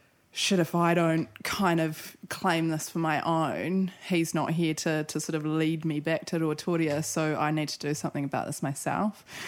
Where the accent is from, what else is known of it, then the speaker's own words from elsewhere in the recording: Gisborne, New Zealand; born there; I was born in Gisborne and then my parents lived in a house truck until I was about four. And before I was 16, I think I lived in 20 different houses moving around with them.